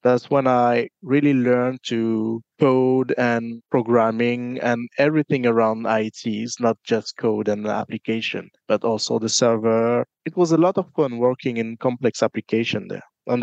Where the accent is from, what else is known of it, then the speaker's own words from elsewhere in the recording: French Guiana; born there; English is a second language; I was born in French Guiana, and French Guiana is literally in South America. Not all the people know that. We're next to Brazil, so I can say I'm South American.